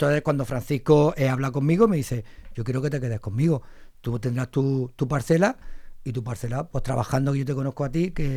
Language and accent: Spanish; Almería, Andalusia, Spain; Yo ya no es que este sea la Almería, es que el equipo de mi tierra.